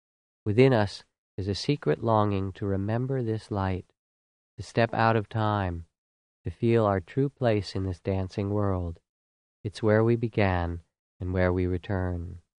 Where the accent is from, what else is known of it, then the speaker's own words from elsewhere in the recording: East Coast, United States; For me, growing up on the East Coast meant the pleasure of seeing fireflies in summer.